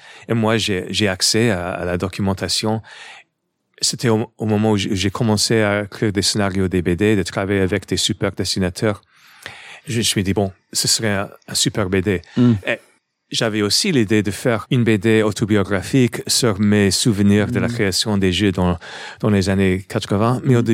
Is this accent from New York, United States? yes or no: yes; New York, United States; French is a second language; même si je suis 100% américain, je suis né à New York, j'avais grandi à New York.